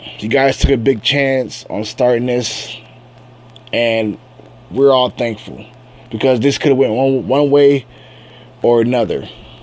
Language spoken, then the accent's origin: English; Akron, Ohio, United States; I'm from Ohio. I'm from Akron, Ohio. I love my Browns.